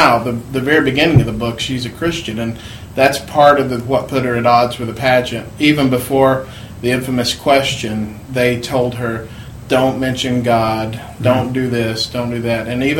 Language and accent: English; Marietta, Georgia, United States; I grew up in Marietta, Georgia. They were a local group back then when I was a teenager.